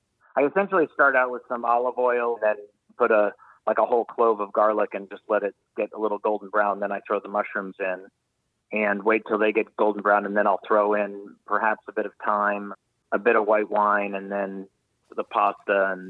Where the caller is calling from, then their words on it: Geneva, Switzerland; I'm in Geneva, Switzerland.